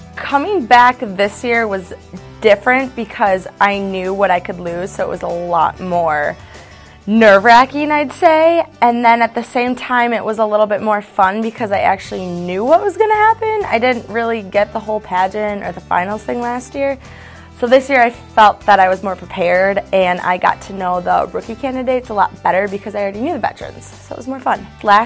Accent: St. Cloud, Minnesota, United States; I'm from St. Cloud, and this will be my second year on the team.

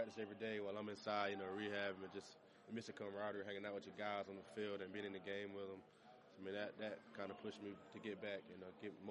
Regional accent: Georgia, United States; Yeah, man, we're both from Georgia and both cousins, but for the most part, he was in Atlanta and I was in my hometown.

